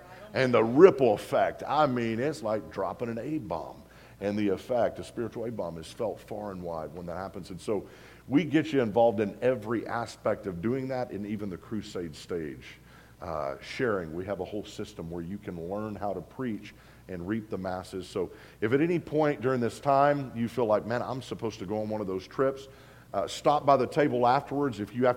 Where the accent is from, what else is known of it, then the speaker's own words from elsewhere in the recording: Oklahoma, United States; And in my home state, I love it. Just a few hours from T-Town. Our headquarters is there right outside Tulsa and Catoosa, Oklahoma.